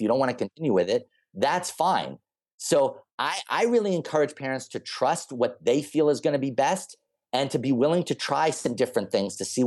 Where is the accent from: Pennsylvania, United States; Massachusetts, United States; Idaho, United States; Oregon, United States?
Massachusetts, United States; There is actually still a school in my home state of Massachusetts.